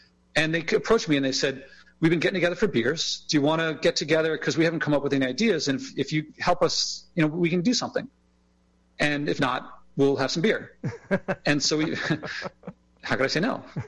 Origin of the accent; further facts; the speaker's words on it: Philadelphia, Pennsylvania, United States; Yeah, I grew up in Philadelphia, and I spent the first roughly 18 years of my life there.